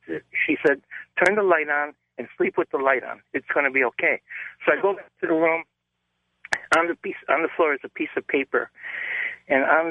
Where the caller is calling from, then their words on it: Los Angeles, California, United States; I'm calling from Los Angeles.